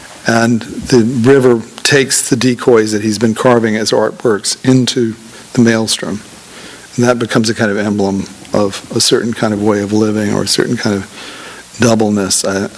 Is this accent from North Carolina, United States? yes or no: yes; Rocky Mount, North Carolina, United States; My hometown, Rocky Mount, North Carolina, lost a quarter of its real estate to a flood in 1999, the Hurricane Floyd flood.